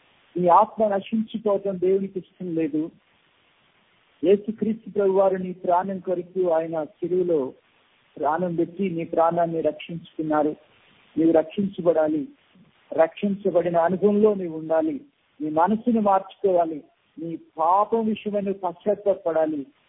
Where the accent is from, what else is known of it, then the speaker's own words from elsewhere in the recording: Khammam, Telangana, India; నా స్వస్థలం ఖమ్మం పట్టణం. క్రైస్తవ కుటుంబంలో నేను జన్మించాను.